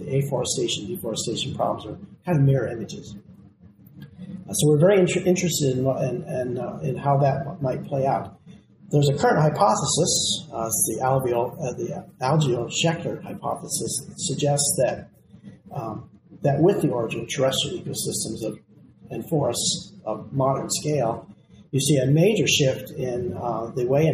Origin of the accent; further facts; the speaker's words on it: New Mexico, United States; I come from New Mexico, so you can think of the great Chaco and houses in Chaco Canyon or something like that.